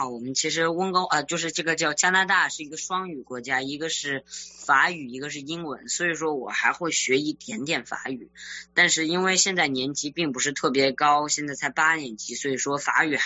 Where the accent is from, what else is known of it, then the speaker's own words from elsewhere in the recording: Guangzhou, Guangdong, China; 除非比如说回我就是广州的家里啊，或者是广州的一些朋友旁边，我才会跟他们说广东话，